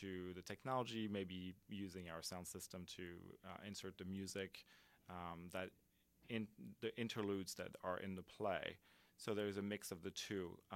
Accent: southern France, France; English is a second language; moved away as an adult; now in United States; I'm from southern France, where I grew up and went to school. And when I was 20 years old, I was dedicated to finding a program abroad.

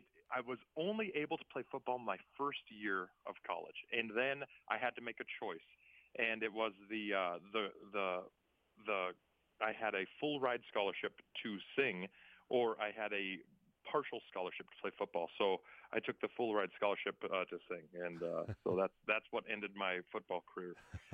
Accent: Montana, United States; Whenever I grew up in Montana, you know, I think I went as far as Seattle.

